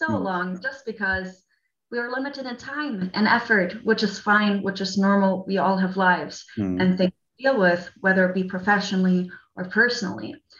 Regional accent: Munich, Bavaria, Germany; English is a second language; And I grew up in Munich, where I experienced the refugee wave of 2015.

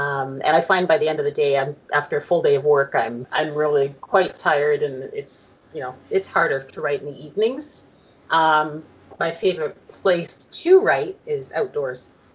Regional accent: Canada; being Canadian, it was kind of a jumping off point for the world building.

